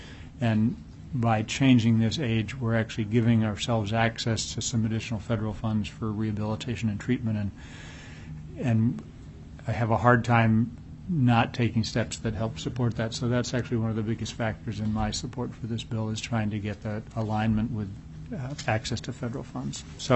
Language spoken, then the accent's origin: English; Texas, United States; When I was in college and I grew up in Texas, you could buy beer and any liquor at 18.